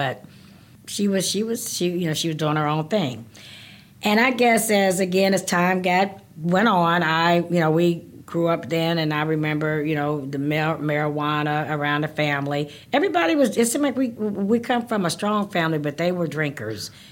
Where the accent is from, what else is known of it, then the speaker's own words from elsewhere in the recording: Lincoln Heights, Ohio, United States; born and raised in Cincinnati, little small town called Lincoln Heights, Ohio. Mainly African American town.